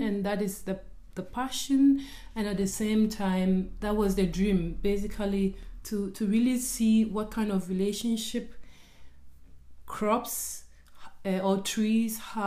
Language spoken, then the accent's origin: English; Ghana; I come from Ghana in a very small village.